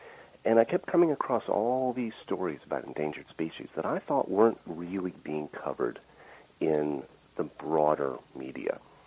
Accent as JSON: {"language": "English", "region": "New York", "country": "United States", "tie": "born or raised there", "said": "I grew up outside of Buffalo, not that far from Love Canal."}